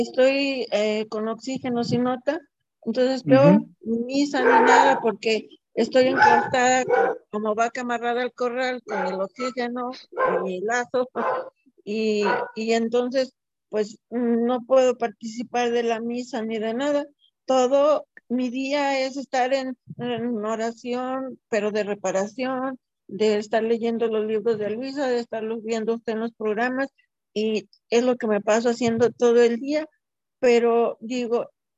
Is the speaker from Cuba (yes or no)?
no; Guadalajara, Jalisco, Mexico; Soy de aquí de Guadalajara.